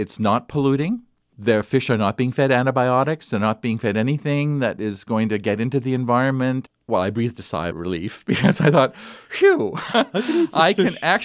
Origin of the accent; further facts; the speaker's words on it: China; moved away; When I grew up in China, we ate a fair amount of fish.